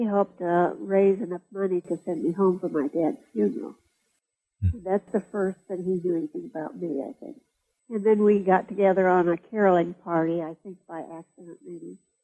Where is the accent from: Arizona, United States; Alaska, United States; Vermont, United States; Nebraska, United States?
Nebraska, United States; I was from Nebraska, and a Christian, but not from a church background or family of Christians.